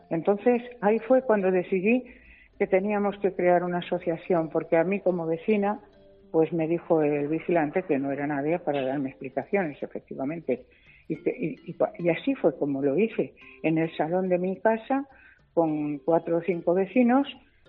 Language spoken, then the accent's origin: Spanish; Puebla de Almoradiel, Castilla-La Mancha, Spain; born there; Yo nací en Puebla de Almoradiel. Tengo una casa aquí.